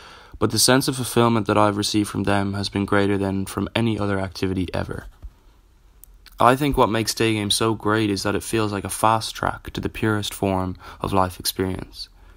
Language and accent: English; Dublin, Leinster, Ireland; I'm from Dublin, Ireland, and I'm 18 years old, just out of school.